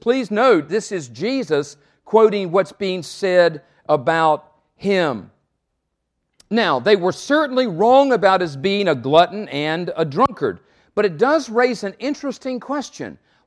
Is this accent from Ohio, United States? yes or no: no; North Carolina, United States; now in South Carolina, United States; I grew up in North Carolina, and when I went to Emmaus my first year, I remember going downtown Chicago for the first time in my life and seeing all the skyscrapers.